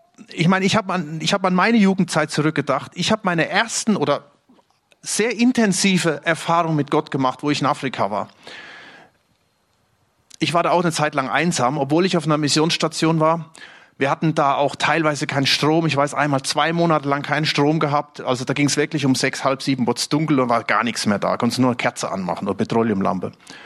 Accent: Stuttgart, Baden-Württemberg, Germany; Wir als Stuttgarter haben da ein bisschen das Problem, wir sehen ja gar keine Sterne mehr.

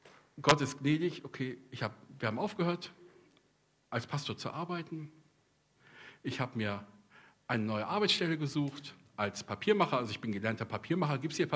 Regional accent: North Rhine-Westphalia, Germany; Ich komme aus Ostwestfalen, da gibt es keine Staus.

